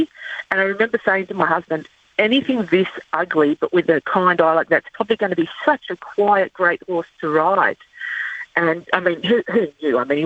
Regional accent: Mona Vale, New South Wales, Australia; because I grew up in Mona Vale on Sydney's northern beaches

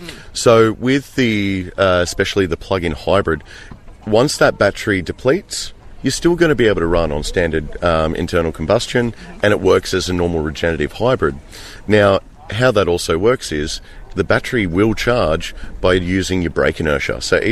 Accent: Tamworth, New South Wales, Australia; being born and bred in Tamworth

